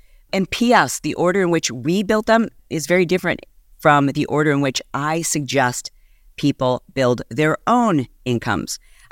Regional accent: Michigan, United States; I am from Michigan.

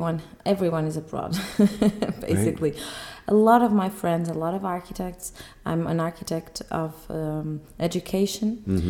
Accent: Porto, Porto District, Portugal; English is a second language; I'm an architect. And I'm an architect from Porto.

